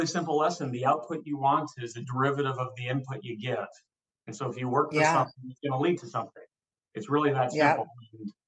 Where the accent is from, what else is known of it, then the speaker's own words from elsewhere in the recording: Montana, United States; You've heard me already bring it up, I don't know how many times in this discussion of how proud I am to be from Montana.